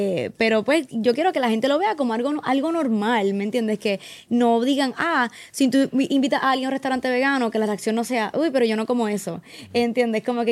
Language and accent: Spanish; Puerto Rico; nosotros, como buenos puertorriqueños